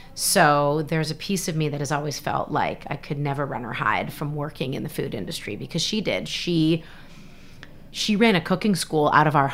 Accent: Toronto, Ontario, Canada; I was born and raised in Canada, in Toronto, Ontario.

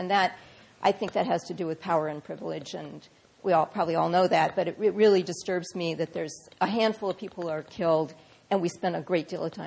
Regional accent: California, United States; I come from California, from Northern California.

